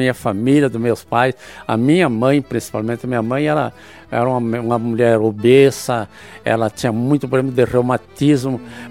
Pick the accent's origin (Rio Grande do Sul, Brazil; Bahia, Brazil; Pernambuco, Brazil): Rio Grande do Sul, Brazil; Nova Prata; born there; nasci no estado do Rio Grande do Sul, município da Nova Prata, num lugarzinho chamado, era um fim de linha, Guabiju. Era o fim de linha, para ir à escola mais perto, dava 16 quilômetros